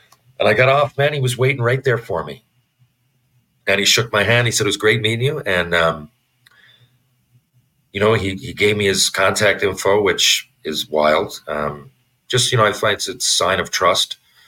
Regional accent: Canada; And, you know, as a Canadian, he won us the fucking Olympics and he stood on his head.

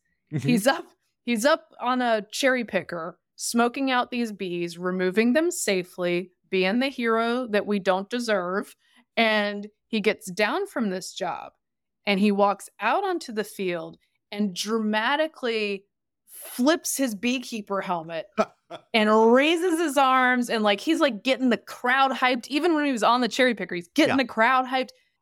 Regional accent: the South, United States; And I say hillbilly with love because I'm from the South.

